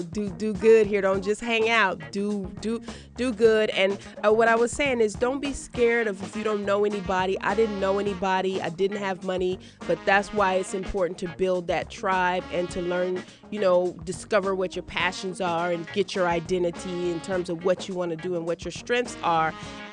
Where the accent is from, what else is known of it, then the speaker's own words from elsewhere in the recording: Oakland, California, United States; I came from Oakland, California. My mom was part of the civil rights movement, as well as my father. We didn't have no money. I grew up in the projects